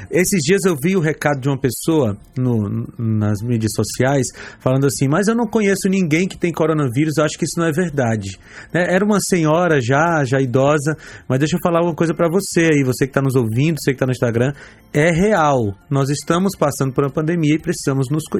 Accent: Fortaleza, Ceará, Brazil; Amo demais, cresci lá nessa igreja, lá em Fortaleza.

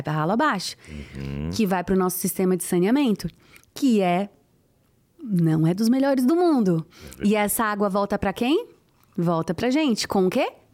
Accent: Florianópolis, Santa Catarina, Brazil; Eu sou de Florianópolis, uma região pesqueira, né? Ali no Vale do Itajaí.

